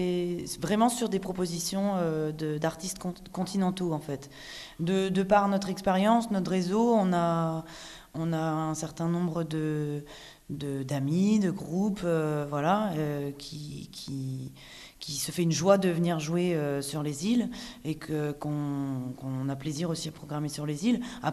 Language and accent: French; Île de Sein, Brittany, France; now in Douarnenez, France; On habite à Douarnenez, mais moi je suis originaire de l'île de Sein